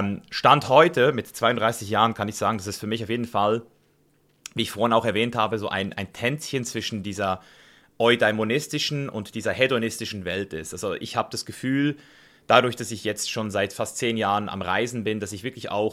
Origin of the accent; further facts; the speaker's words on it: Switzerland; moved away; Ich bin ja aus der Schweiz, wo es noch ein bisschen, ich würde mal sagen, noch ein bisschen entspannter ist.